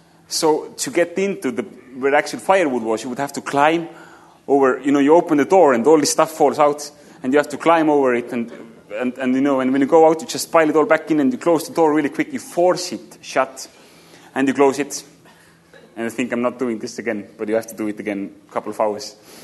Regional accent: England, United Kingdom; And yeah, it's Amazing Grace Church. We're from England.

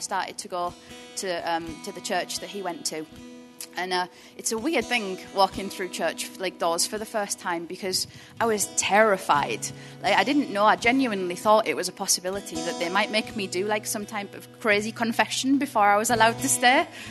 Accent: Thornaby, North East England, United Kingdom; I've been a Christian now for about 12 years, but I didn't grow up in a Christian home at all. I'm from Thornaby originally.

